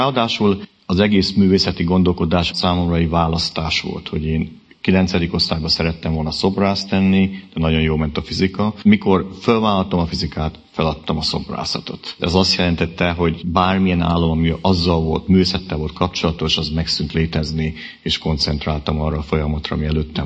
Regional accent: Transylvania, Romania; Ugye én a kommunizmus Erdélyében nőttem fel

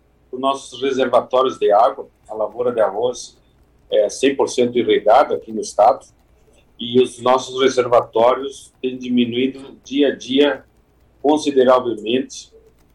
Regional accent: Rio Grande do Sul, Brazil; Aqui na nossa região, eu sou da região de Uruguaiana, fronteira oeste

